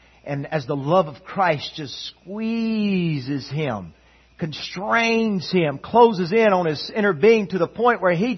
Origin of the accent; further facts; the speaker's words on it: the South, United States; I grew up in the South, and I grew up in a moral home.